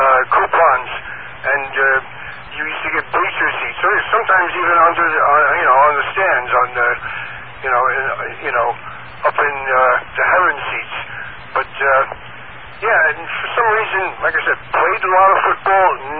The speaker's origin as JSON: {"language": "English", "town": "Brooklyn", "region": "New York", "country": "United States", "tie": "born or raised there", "said": "I used to love playing football as a kid growing up in Brooklyn"}